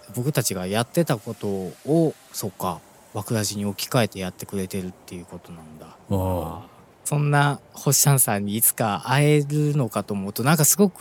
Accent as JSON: {"language": "Japanese", "region": "Hyogo", "country": "Japan", "tie": "born or raised there", "said": "その関西は関西でも僕の地元、"}